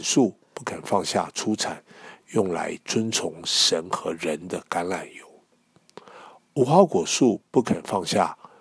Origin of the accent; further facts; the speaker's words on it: China; 我们中国人也都很注重关系，所以有关系就没关系